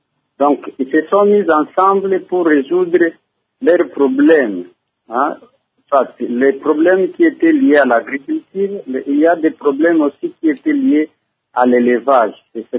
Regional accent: South Kivu, DR Congo; surtout ici chez nous, au Sud Kivu

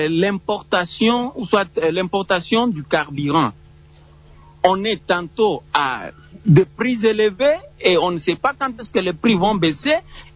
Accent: Fungurume, Lualaba, DR Congo; je vais donner l'exemple pratique d'ici chez nous à Fungurume. Dans les anciens temps, On quittait Fungurume pour Lubudi, on prenait les trains

